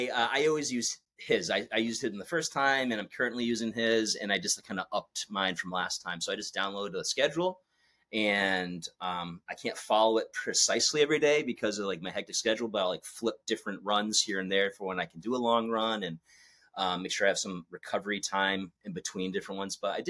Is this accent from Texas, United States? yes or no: no; Boston, Massachusetts, United States; you know, I'm 50 minutes from Boston. Boston kid.